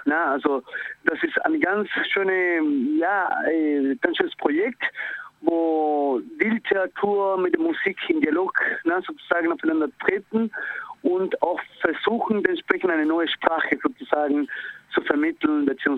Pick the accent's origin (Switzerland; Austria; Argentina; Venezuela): Argentina; now in Germany; Also ich als Argentinier, der in Deutschland lebt